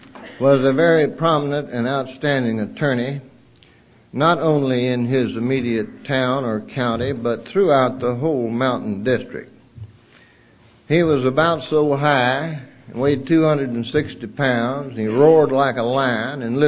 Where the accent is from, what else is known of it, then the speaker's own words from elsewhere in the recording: North Carolina, United States; born there; And I was born on Groundhog Day, some half a century and a little over ago, up in the mountains of western North Carolina.